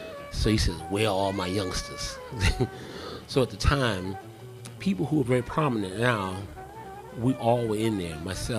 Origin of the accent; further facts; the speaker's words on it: Brooklyn, New York, United States; But growing up in Brooklyn, like I said, my father would always have rehearsals at the house.